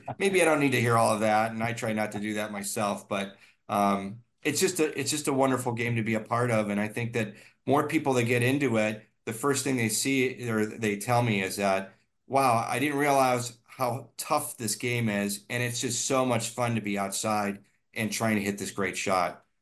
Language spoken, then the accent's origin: English; Ohio, United States; I'm from Ohio. I didn't see white sand before.